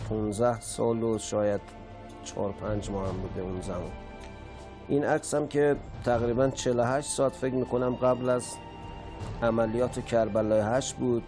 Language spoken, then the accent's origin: Persian; Iran; یکی از خصلت‌های ایرانی بودن منه، عرق ملی منه که تونستم از کشورم، از وطنم